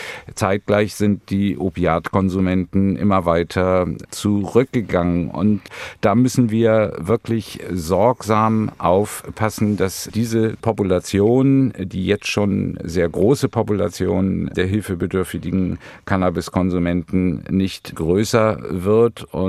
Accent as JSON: {"language": "German", "region": "Hamburg", "country": "Germany", "said": "ich bin Hamburger, ich bin Norddeutscher"}